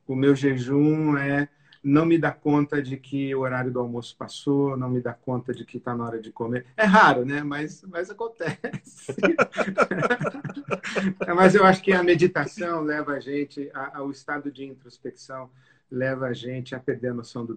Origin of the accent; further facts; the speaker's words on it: Santos, São Paulo, Brazil; also born or lived in Rio de Janeiro; Eu fui criado em Santos, eu nasci em Santos, no litoral.